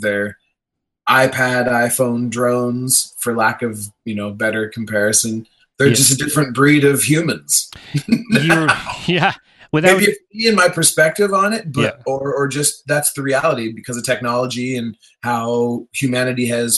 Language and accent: English; Stratford, Ontario, Canada; also born or lived in Toronto; since I moved from Toronto to back to my hometown in Stratford like a year and a half ago or something.